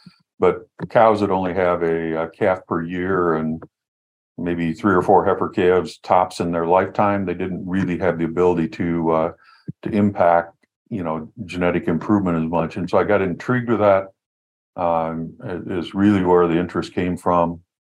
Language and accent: English; Illinois, United States; I was born and raised in Illinois on a grain and livestock farm.